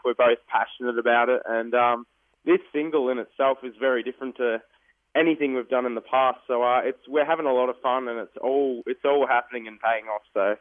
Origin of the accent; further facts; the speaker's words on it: Australia; Nah, I'm an Australian, mate, but it was my grandmother.